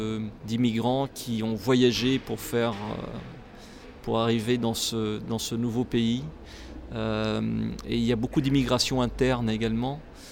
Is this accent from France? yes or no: no; Brazil; je suis brésilien et que le Brésil est un pays d'immigration.